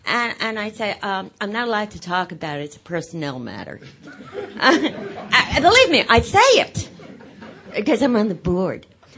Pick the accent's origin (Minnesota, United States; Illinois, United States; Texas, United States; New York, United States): New York, United States; I'm from New York